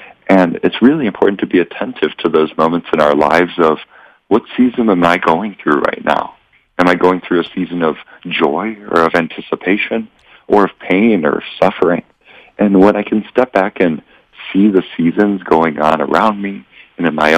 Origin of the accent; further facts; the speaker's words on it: Wisconsin, United States; And I'm from Wisconsin, so we have all four seasons.